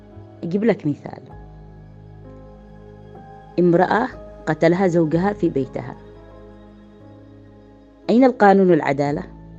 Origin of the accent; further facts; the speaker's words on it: Taiz, Taiz Governorate, Yemen; الجرائم اللي عندنا في تعز كثير من الجرائم نشاهدها